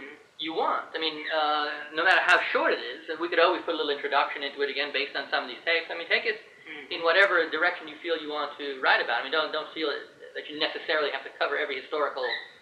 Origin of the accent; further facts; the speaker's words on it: Brooklyn, New York, United States; I haven't been back in a long time. I grew up in Brooklyn.